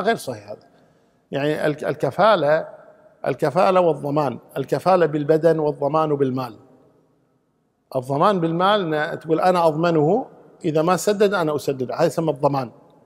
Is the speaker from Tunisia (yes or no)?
no; Kuwait; عندنا في الكويت